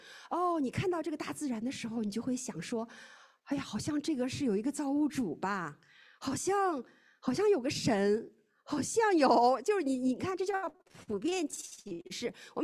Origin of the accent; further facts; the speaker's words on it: China; 我们中国人哈，中国人就是中国人，连有一位神都不相信的，对吗？